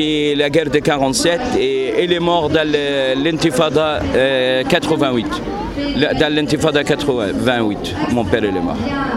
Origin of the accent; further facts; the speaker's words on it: Gaza Strip, Palestine; now in Lille, France; commerçant, j'habite à Lille depuis 20 années. Je suis d'origine de Gaza, ma famille habite à Canyonès